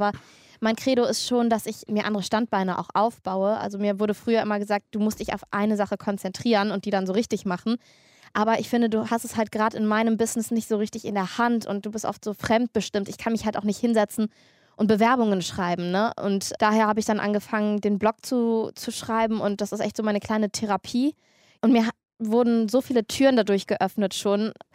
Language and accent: German; Cologne, North Rhine-Westphalia, Germany; ich bin Kölnerin, ich bin halbe Türkin